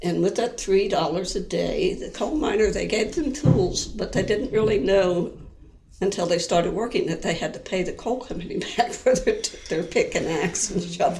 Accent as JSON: {"language": "English", "region": "West Virginia", "country": "United States", "tie": "born or raised there", "said": "Well, I was born in West Virginia."}